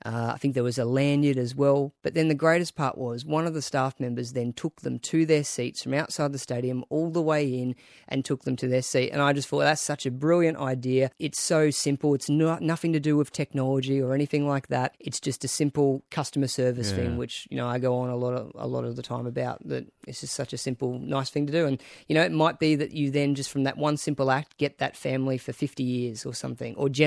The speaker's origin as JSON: {"language": "English", "town": "Brisbane", "region": "Queensland", "country": "Australia", "tie": "born or raised there", "lives_now": "Melbourne, Australia", "said": "I was born in Brizzy and grew up on the Broncos and rugby league, and then in the last 3 years moved to Melbourne."}